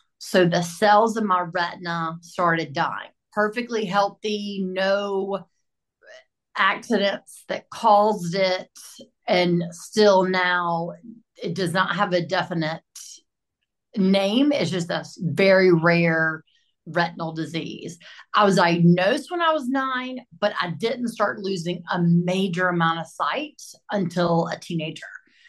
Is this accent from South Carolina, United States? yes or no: yes; Greenville, South Carolina, United States; So I'm from Greenville, South Carolina. So the northern upstate part of South Carolina.